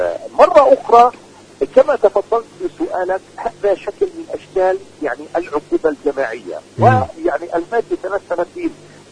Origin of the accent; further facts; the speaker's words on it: Palestine; وهناك قيم فلسطينية إنسانية حضرية نحن نعتز بها كفلسطينيين